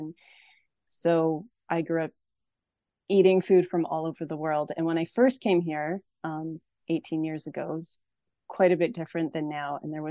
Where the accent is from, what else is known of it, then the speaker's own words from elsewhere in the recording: Rocky Mountains, Canada; I'm originally from Canada, from the Rocky Mountains, very small town in the middle of nowhere, not even from town, from a farm.